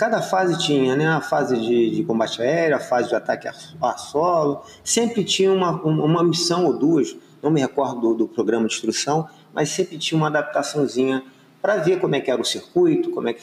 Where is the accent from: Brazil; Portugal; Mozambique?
Brazil; Rio de Janeiro; Ah, eu sou carioca, né? Eu sou morador da Vila da Penha, né?